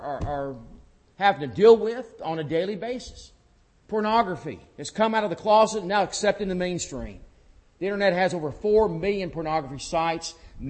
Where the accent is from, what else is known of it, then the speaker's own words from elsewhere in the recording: Rantoul, Illinois, United States; there was a fellow I grew up with back in Rantoul.